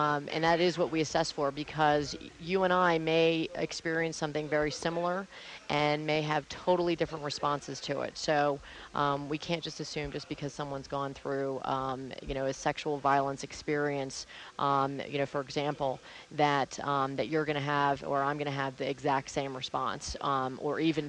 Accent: Wilmington, Delaware, United States; now in Santa Fe, United States; Yes, I'm from Wilmington, Delaware, and I was a state legislator in Delaware for 2 terms.

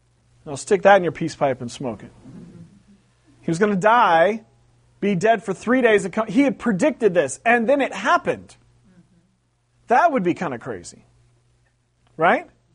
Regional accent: West Coast, United States; I grew up on the West Coast. The West Coast is very utilitarian.

